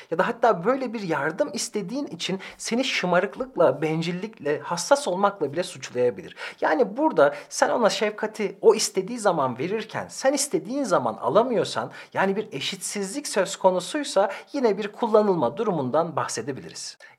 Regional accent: Ankara, Turkey; Şimdi ben Ankaralıyım. Bizim burada düğünlerde altın takıldığı zaman öncüt derler.

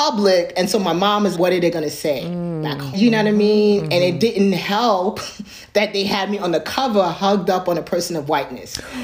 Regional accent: New York, United States; accent: New York; also born or lived in Nigeria; Yes, I have a New York accent, that happens. So it's like I have a hybrid identity. I was born in Nigeria and then I got brought to New York.

